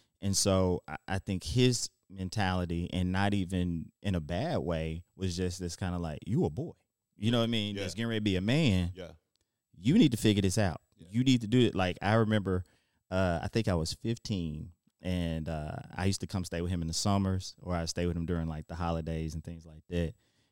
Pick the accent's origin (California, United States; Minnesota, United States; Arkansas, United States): Arkansas, United States; Little Rock; moved away as an adult; now in Memphis, United States; So, I'm from Little Rock, Arkansas. Moved here to go to University of Memphis, never left.